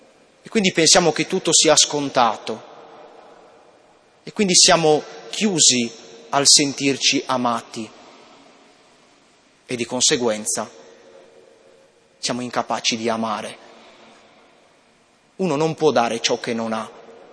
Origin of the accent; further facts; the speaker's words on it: Sardinia, Italy; accent: Sardinian; per il mio accento sardo